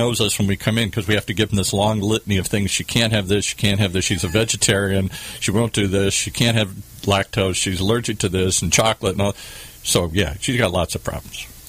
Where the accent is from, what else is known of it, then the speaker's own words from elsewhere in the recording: Midwest, United States; I grew up in the Midwest.